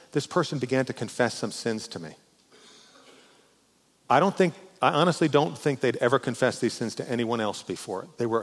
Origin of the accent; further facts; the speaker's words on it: New York, United States; I grew up in New York. I'm gruff.